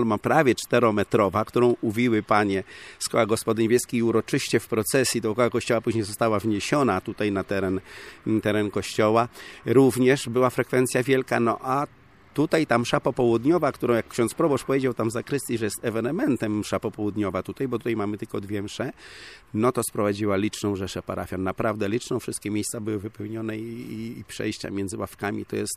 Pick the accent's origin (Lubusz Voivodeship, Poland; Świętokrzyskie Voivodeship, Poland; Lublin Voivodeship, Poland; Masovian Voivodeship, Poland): Lublin Voivodeship, Poland; Sitaniec; ja pochodzę w ogóle z Sitańca, więc z sąsiedniej parafii, a mieszkam też w Sitańcu